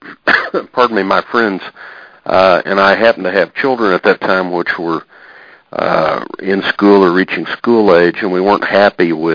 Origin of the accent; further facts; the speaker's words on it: Oklahoma City, Oklahoma, United States; also born or lived in Texas; I was born in Texas, but raised in Oklahoma City, and went to a Catholic grade school, Catholic high school